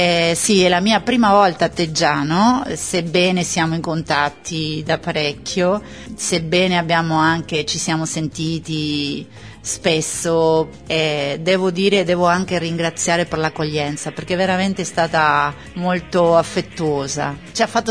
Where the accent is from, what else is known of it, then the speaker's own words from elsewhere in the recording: Argentina; Italian is a second language; also born or lived in Italy; sono tornata in patria, diciamo, io ne ho 2 di patrie, voglio dire, però sono tornata in Argentina nel 98.